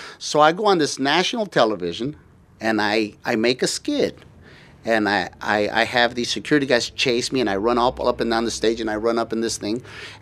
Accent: Los Angeles, California, United States; also born or lived in Compton; When I grew up in East Los Angeles and in Compton, I could have sold drugs or told jokes.

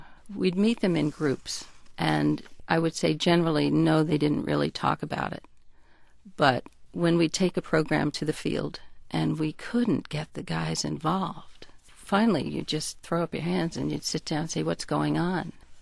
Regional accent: Texas, United States; It's the Lone Star. I'm from Texas, too.

